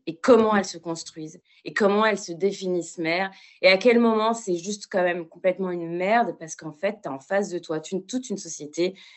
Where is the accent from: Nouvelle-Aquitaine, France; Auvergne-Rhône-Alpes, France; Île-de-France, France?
Île-de-France, France; Aubervilliers; je viens d'un milieu ouvrier où je suis née à Aubervilliers. On habitait dans une grande cité.